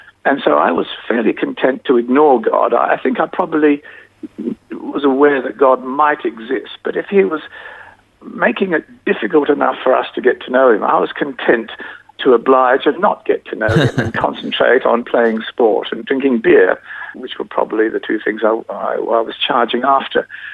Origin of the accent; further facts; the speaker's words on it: Adelaide, South Australia, Australia; born there; Well, that's where the story began. Yes, I was born in Adelaide. I was one of twin boys.